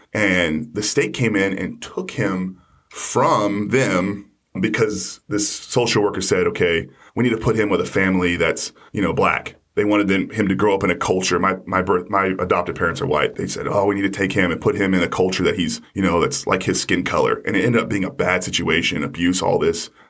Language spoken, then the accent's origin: English; Plainview, Texas, United States; also born or lived in Dallas; little town called Plainview, Texas, that's where I was raised. But that's not where I was born. I was born actually in Dallas, Texas